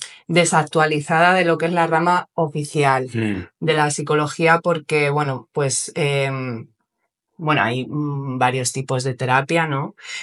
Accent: Madrid, Community of Madrid, Spain; Yo que vengo de Madrid, de una ciudad demasiado grande ya para mí, me gusta la tranquilidad.

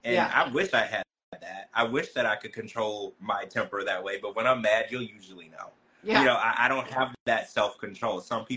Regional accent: Louisiana, United States; I had a lot of friends like that growing up in Louisiana.

